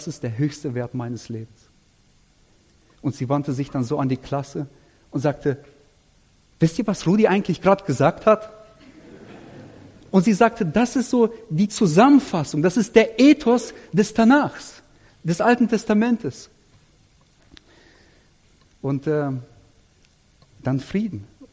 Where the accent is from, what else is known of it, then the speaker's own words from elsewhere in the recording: Germany; es ist für mich als Deutscher schwer zu sagen, ob es für Israel gut ist, Sonntag frei zu haben oder nicht. Und außerdem, ich sage, ich bin kein Israeli und ich bin auch kein Jude.